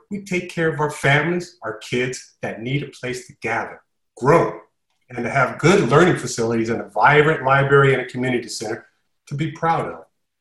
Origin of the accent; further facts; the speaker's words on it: La Mesa, California, United States; I grew up in La Mesa. My friends are here. I raised my family here.